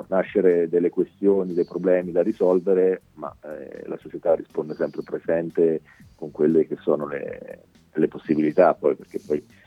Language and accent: Italian; Fabriano, Marche, Italy; parlo anche per la mia terra che è Fabriano